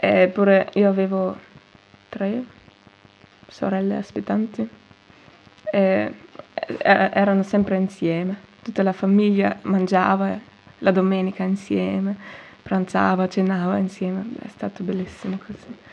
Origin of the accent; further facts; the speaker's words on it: Sicily, Italy; moved away; Al più presto possibile vorrei ritornare, che è la mia terra, il mio paese